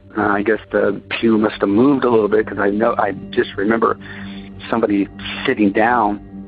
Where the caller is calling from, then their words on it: Huntington Park, California, United States; I am calling from Huntington Park, California.